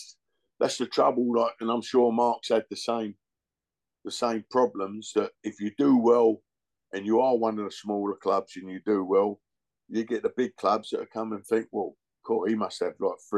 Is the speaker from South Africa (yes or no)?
no; Bethnal Green, London, United Kingdom; I'm from Bethnal Green in that, and we had a Thursday afternoon team.